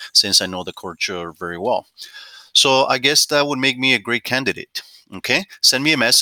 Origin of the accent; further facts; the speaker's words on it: Toronto, Ontario, Canada; I do know very well the North American culture since I grew up in Canada, Toronto, to be more specific.